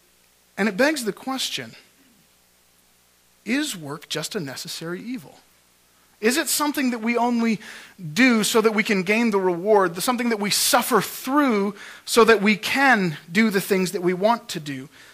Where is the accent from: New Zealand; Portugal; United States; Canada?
Canada; Cold Lake, Alberta; Well, I grew up in Cold Lake, which from what I gather isn't too much different from Rocky Mountain House. It's an oil field town